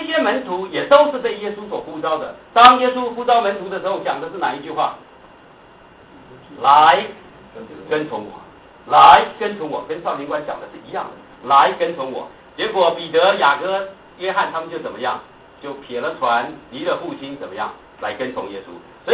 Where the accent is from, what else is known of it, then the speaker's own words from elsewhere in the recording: China; 哎，这是我们中国人最常问的